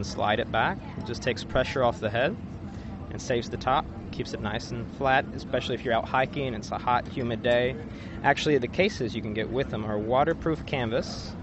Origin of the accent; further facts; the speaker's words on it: North Carolina, United States; I'm from North Carolina